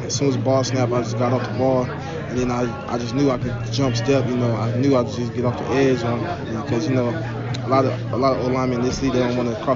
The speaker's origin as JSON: {"language": "English", "town": "Las Vegas", "region": "Nevada", "country": "United States", "said": "Because, I mean, growing up, I'm from Las Vegas, so you never really had, like, a football team except for, like, the Raiders."}